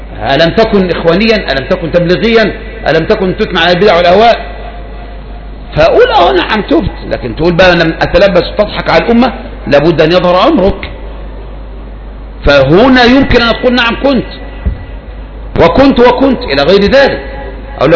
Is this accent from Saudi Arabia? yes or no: no; Egypt; عندنا في مصر